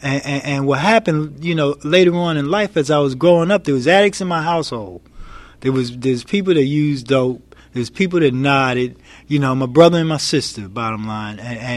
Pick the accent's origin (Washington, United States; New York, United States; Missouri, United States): New York, United States; New York City; I grew up in Queens, man, New York.